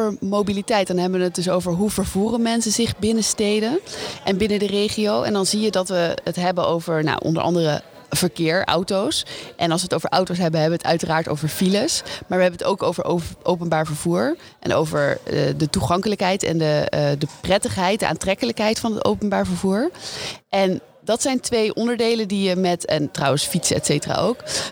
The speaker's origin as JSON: {"language": "Dutch", "town": "Rotterdam", "region": "South Holland", "country": "Netherlands", "said": "En hoe slim Eindhoven is, zeg ik als Rotterdammer."}